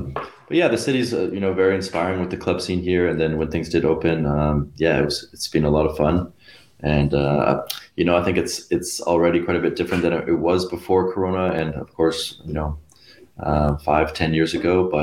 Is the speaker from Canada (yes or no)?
yes; Canada; now in Berlin, Germany; But I am also half Swiss. So I grew up in Canada. But my mom is originally from Switzerland, so I actually have a Swiss passport.